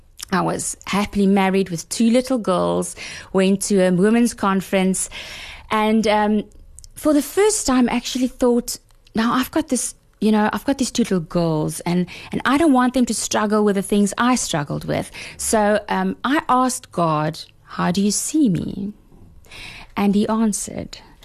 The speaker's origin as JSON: {"language": "English", "town": "Bellville", "region": "Western Cape", "country": "South Africa", "tie": "born or raised there", "said": "Okay, so I was born in Belleville."}